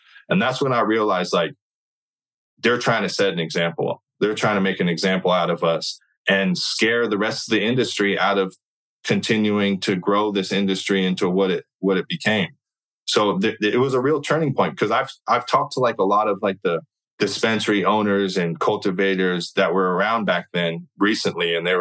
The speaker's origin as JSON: {"language": "English", "region": "California", "country": "United States", "said": "Plus, like, I'm from California. Like, we don't do that."}